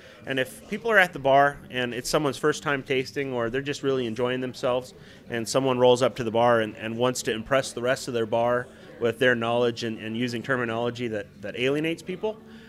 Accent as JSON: {"language": "English", "town": "Long Beach", "region": "California", "country": "United States", "tie": "born or raised there", "said": "I grew up in Long Beach"}